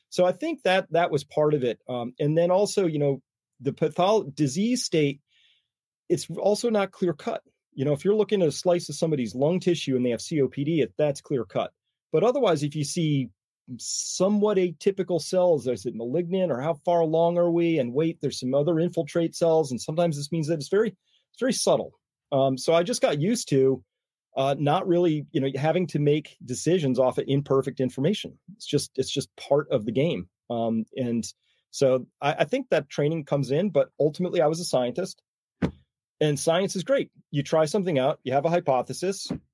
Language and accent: English; Connecticut, United States; So I grew up in Connecticut, and … I was always outdoors.